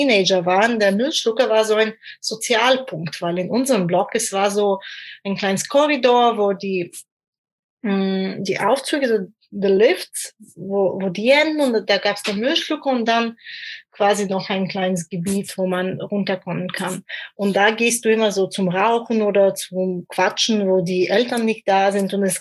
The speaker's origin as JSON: {"language": "German", "region": "Moscow", "country": "Russia", "tie": "born or raised there", "said": "ich bin halb russisch, halb bulgarisch und ich habe sehr lange als Kind in Moskau gewohnt, so genauso in einem Plattenbau"}